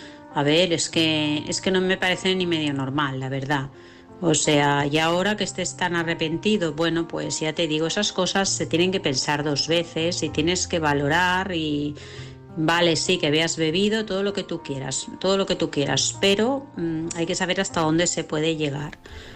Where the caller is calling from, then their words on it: Vilassar, Catalonia, Spain; de Vilassar.